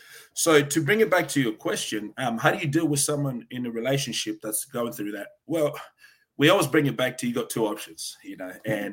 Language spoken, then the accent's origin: English; Malawi; now in Australia; I'm originally from Africa. You know, I'm from a place called Malawi, and we migrated to Australia.